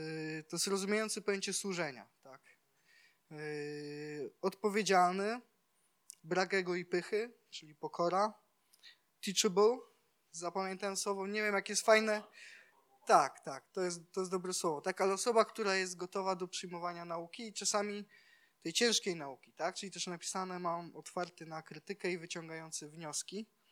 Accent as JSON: {"language": "Polish", "town": "Praszka", "region": "Opole Voivodeship", "country": "Poland", "said": "jesteśmy z Praszki, z mojego miasta"}